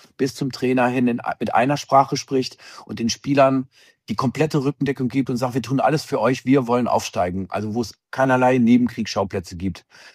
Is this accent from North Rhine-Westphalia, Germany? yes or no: yes; Dortmund, North Rhine-Westphalia, Germany; also born or lived in Hamburg; Er ist dann nach Dortmund gewechselt, meine Heimatstadt.